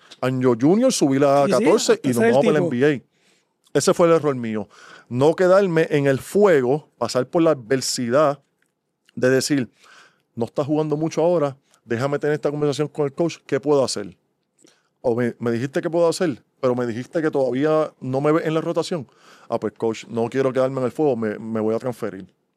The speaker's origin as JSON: {"language": "Spanish", "town": "Carolina", "country": "Puerto Rico", "said": "Yo vengo de Carolina."}